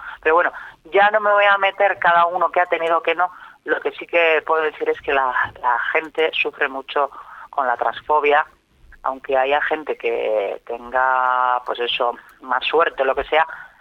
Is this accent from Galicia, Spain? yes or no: no; Ondarroa, Basque Country, Spain; yo soy de Ondarroa